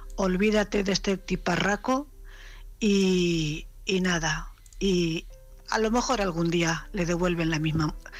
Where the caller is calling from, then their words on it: Cuenca, Castilla-La Mancha, Spain; corresponsal de Cuenca.